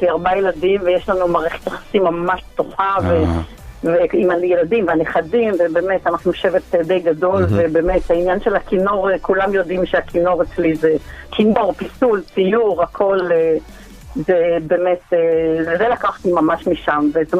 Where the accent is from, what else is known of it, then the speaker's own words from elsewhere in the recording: Beersheba, Southern District, Israel; אני גדלתי בבאר שבע של שנות ה-60, אני היום בת 67.